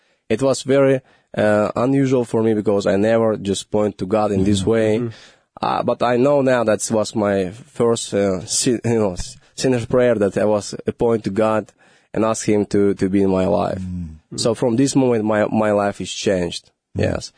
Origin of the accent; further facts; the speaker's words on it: Uzbekistan; moved away as an adult; I was growing in Uzbekistan. I was born in Uzbekistan and growing until age 21. I was staying there.